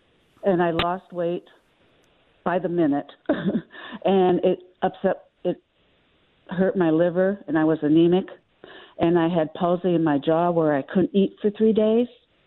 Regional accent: Madison, Wisconsin, United States; I'm from Madison. I mean, they need to be educated a little bit more down here.

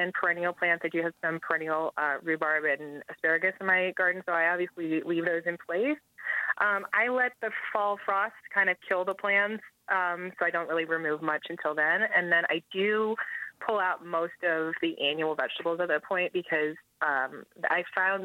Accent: Pennsylvania, United States; now in Maine, United States; No, I'm originally from Pennsylvania, okay. But I've been in Maine for a while.

